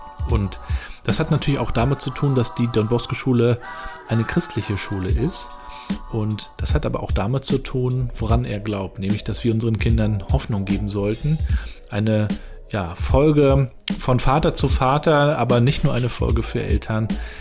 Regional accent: Rostock, Mecklenburg-Vorpommern, Germany; Wir sind Rostocker.

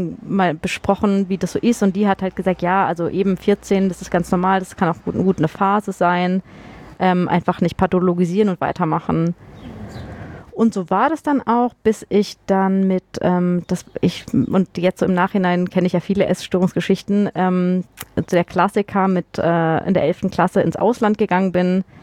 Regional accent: Freiburg, Baden-Württemberg, Germany; Dann war ich komme ja ursprünglich aus Freiburg.

